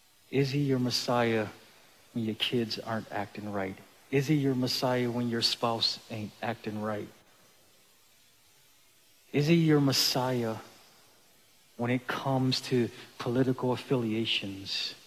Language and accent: English; Buffalo, New York, United States; I'm 47 years old. I'm an African-American. I grew up in Buffalo.